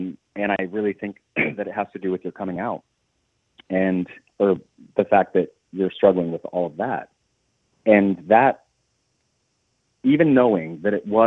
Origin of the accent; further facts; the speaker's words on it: Kansas, United States; I have tried very hard to be a fancy person, a Hollywood person, and I'm from Kansas